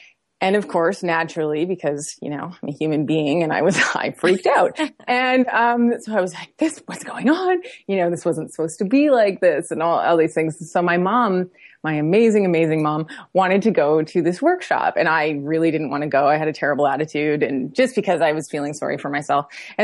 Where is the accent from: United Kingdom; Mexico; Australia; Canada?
Canada; now in Los Angeles, United States; I live in Los Angeles. She lives in Toronto. I had found out we're both Canadian.